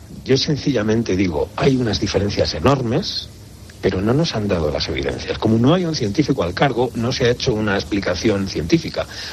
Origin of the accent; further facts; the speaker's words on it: Spain; y soy español